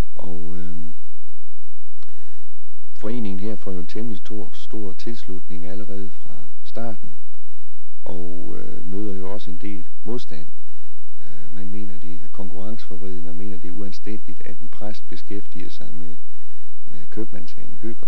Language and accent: Danish; Thisted, North Denmark Region, Denmark; barnefødt i Thisted